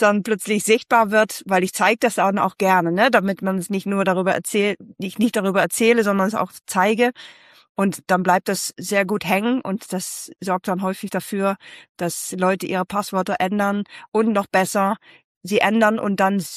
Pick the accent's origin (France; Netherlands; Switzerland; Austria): Netherlands; ich komme ursprünglich aus den Niederlanden.